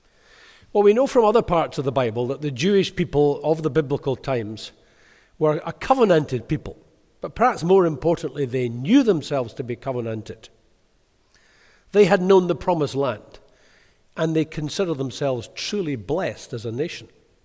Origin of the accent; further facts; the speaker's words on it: Kilmarnock, Scotland, United Kingdom; now in Wormit, United Kingdom; from Kilmarnock, not … of Fife or Wormit, where I now live, because I was born in Kilmarnock and I lived in and around there for the first 56 years.